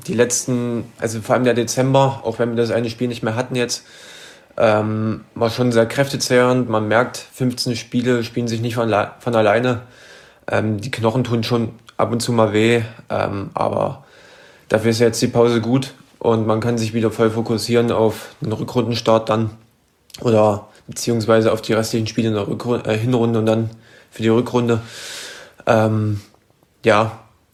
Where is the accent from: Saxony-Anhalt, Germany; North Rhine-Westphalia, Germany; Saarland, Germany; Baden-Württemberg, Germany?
Saxony-Anhalt, Germany; Merseburg; born there; Ich bin in sachsen-anhaltinischen Merseburg geboren. Liegt eine Viertelstunde neben Halle-Saale und 30 Minuten von Leipzig. Ein schöner Ort.